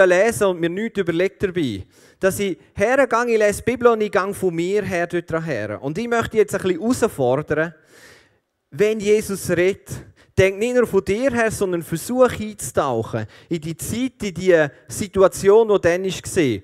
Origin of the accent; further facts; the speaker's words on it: St. Gallen, Switzerland; Und ich komme aus dem Kanton St. Gallen.